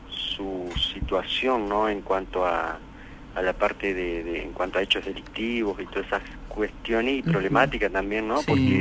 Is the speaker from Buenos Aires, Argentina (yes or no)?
no; Paraná, Entre Ríos, Argentina; Yo soy oriundo de la ciudad de Paraná. Sí, estuve trabajando muy cerca ahí de Concepción del Uruguay. Estuve 20 años trabajando en el departamento de Gualeguaychú. Yo fui a Gualeguaychú en el año 1989